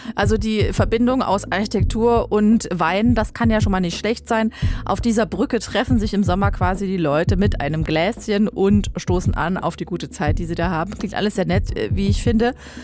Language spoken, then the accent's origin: German; eastern Germany, Germany; now in Western Germany; Wir kommen ursprünglich alle aus dem Osten. Ich lebe aber zum Beispiel im Westen, einige von uns im Süden und wir sind ganz schön über Deutschland verstreut.